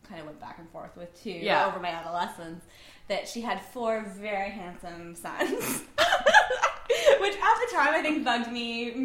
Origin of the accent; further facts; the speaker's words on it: Nova Scotia, Canada; Yeah, I grew up in rural Nova Scotia.